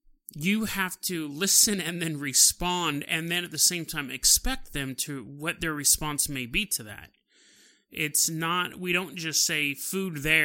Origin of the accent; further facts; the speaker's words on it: California, United States; I've been through a couple earthquakes because I'm from California. I was in the 88 earthquake in Alameda